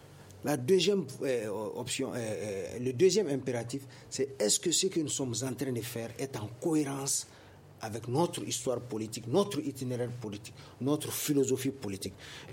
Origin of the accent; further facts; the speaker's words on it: Mali; Nous sommes des Maliens